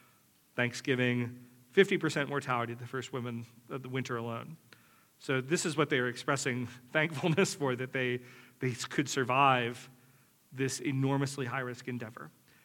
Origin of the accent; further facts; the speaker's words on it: North Carolina, United States; I grew up in North Carolina, as I think I mentioned yesterday. The Lost Colony was very famous where I was from because that actually happened in North Carolina.